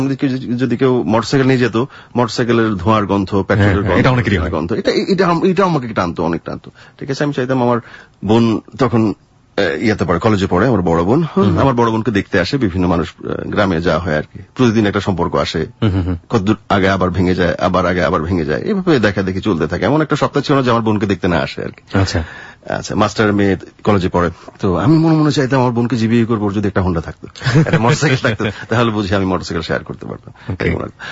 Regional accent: Ramganj, Chittagong Division, Bangladesh; তাও টেলিভিশন আমাদের গ্রাম থেকে, মানে আমাদের বাড়ি থেকে টেলিভিশন দেখার জন্য যেখানে যেতাম উপজেলা পরিষদ, রামগঞ্জ উপজেলা পরিষদ প্রায় 4 মাইলের মতো হবে, 4 মাইল তো হবেই, আমরা মাঠ দিয়ে হেঁটে চলে যেতাম

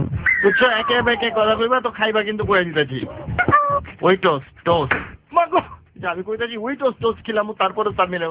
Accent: Dhaka, Dhaka Division, Bangladesh; আমরা পুরান ঢাকার পোলা

